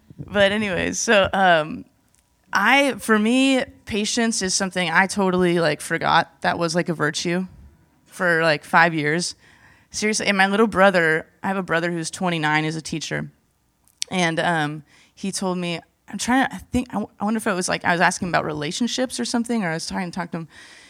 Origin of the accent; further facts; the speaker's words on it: Washington, United States; So I grew up outside of Seattle area. I'm a Northwestern person. But then I moved down to L.A., went to school down there in Southern California area at Azusa Pacific